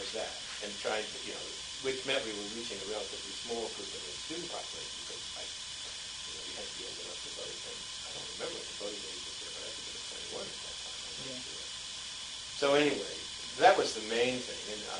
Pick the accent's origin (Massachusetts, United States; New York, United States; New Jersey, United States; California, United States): New Jersey, United States; Although I came from New Jersey, but had a lot of money. My family was quite affluent.